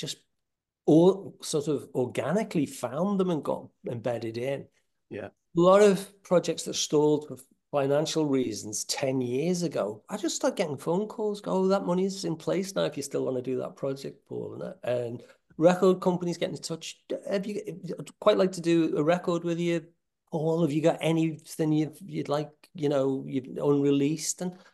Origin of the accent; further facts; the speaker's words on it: Huyton, North West England, United Kingdom; born there; I was born in Huyton actually, but we moved when I was a kid. We moved when I was three